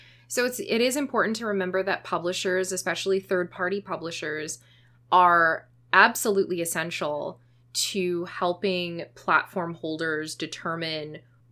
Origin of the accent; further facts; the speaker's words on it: Canada; I have very strong feelings as a Canadian